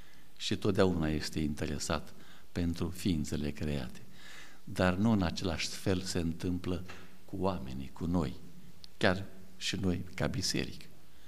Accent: Câmpina, Prahova, Romania; Eu sunt din Câmpina.

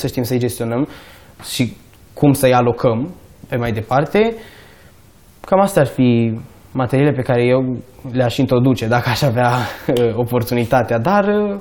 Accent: Turda, Cluj County, Romania; sunt mândru că sunt din Turda, din județul Cluj.

